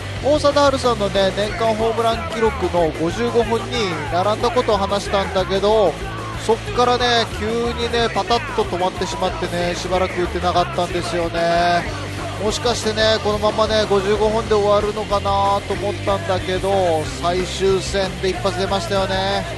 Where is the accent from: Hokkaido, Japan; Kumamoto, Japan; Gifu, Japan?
Hokkaido, Japan; Sapporo; 僕ね地元の札幌に行ってきたんだけど、